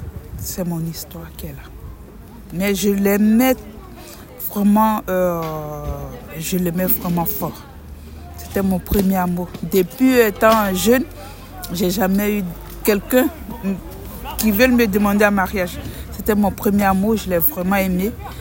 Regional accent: Côte d’Ivoire; je suis une Ivoirienne.

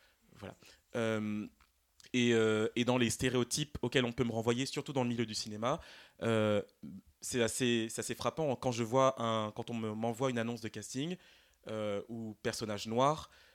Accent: Île-de-France, France; j'ai grandi en Île-de-France, mais mais voilà, j'ai grandi avec un entourage majoritairement blanc.

